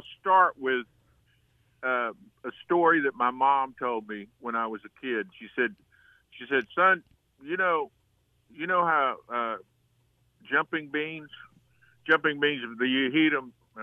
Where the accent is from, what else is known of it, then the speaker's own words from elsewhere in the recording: Fort Worth, Texas, United States; And my buddy that I grew up with in Fort Worth when I went to Richland High School, called me and said